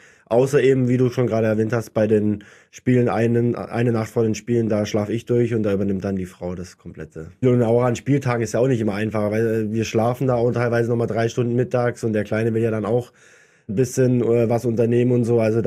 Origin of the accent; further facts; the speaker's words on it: Schwenningen, Baden-Württemberg, Germany; letztes Jahr waren wir ja in Schwenningen bei meiner Familie, wir kommen aus dem Schwarzwald, da haben wir natürlich bei uns zu Hause wirklich weiße Weihnachten gehabt